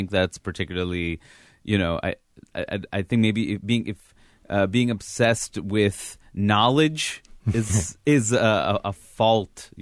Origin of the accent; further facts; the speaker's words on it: New York, United States; And I never thought it would be professional because I grew up in New York.